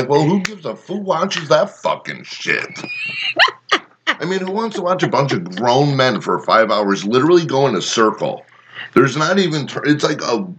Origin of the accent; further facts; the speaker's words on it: Connecticut, United States; letting her know that I'm even from Connecticut at this point.